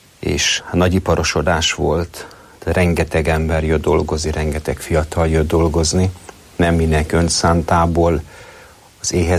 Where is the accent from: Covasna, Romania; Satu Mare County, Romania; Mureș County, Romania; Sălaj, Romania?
Satu Mare County, Romania; Căpleni; nem vagyok már fiatal. Szatmár megyében születtem, határ másik oldalán, Nagy Károly mellett, Kaplony nevű községben, egy ferences plébánia.